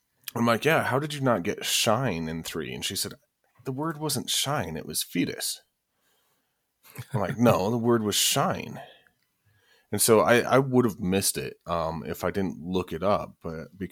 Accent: Denver, Colorado, United States; I grew up in Denver, the Columbine shootings

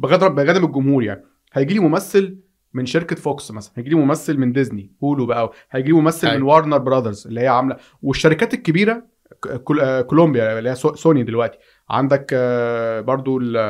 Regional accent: Egypt; في مهرجانات عندنا في مصر احترام 0%

